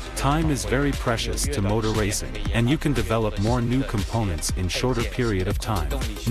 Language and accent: English; Shanghai, China; English is a second language; It's been 20 years. I can finally race in my hometown to hit new limit of the car and myself.